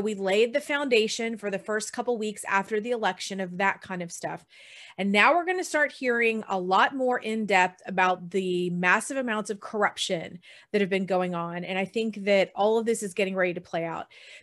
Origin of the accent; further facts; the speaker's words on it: Texas, United States; I've always had a weather band radio because I grew up in Texas. We have tornadoes growing up